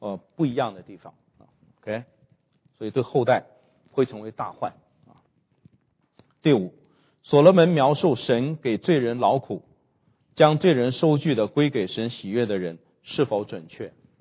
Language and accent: Chinese; China; 但是我们中国人呢完全不是这个概念，是吧？我们中国人多多益善